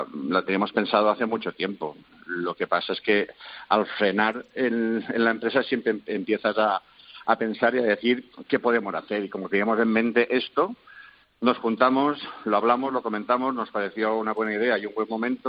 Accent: Alcoy, Valencian Community, Spain; de donde somos nosotros, que somos de Alcoy

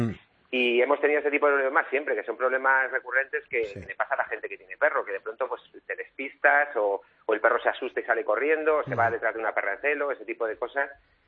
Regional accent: Aranda de Duero, Castile and León, Spain; Pues yo soy de Aranda de Duero, de la provincia de Burgos

